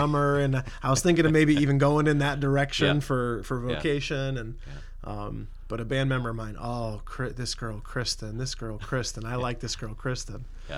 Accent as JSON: {"language": "English", "town": "West Springfield", "region": "Massachusetts", "country": "United States", "tie": "born or raised there", "moved": "as an adult", "said": "I grew up in West Springfield, Massachusetts. Lived there till I was 18, you know, then went off to Bible college in Pennsylvania. But so I'm from the area that I'm ministering in now"}